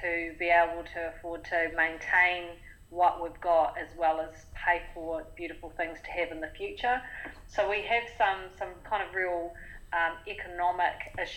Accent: Gisborne, New Zealand; So I was born and bred in Gisborne, so it's, my parents are from here, great-grandparents, you know, as far back as I can remember.

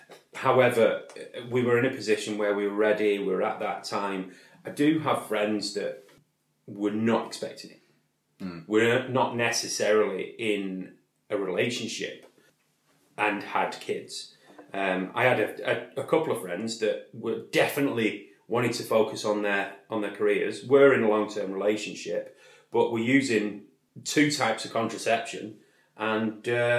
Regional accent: Tameside, North West England, United Kingdom; I think maybe it was where I'm from. I'm from Tameside.

